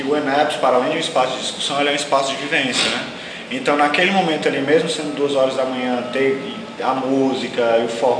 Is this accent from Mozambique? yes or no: no; Arneiroz, Ceará, Brazil; also born or lived in Fortaleza; eu sou nascido em Fortaleza, mas eu fui criado numa cidade no interior chamada Arneiroz, que é uma cidade de 7 mil habitantes, fica no sertão central do Ceará.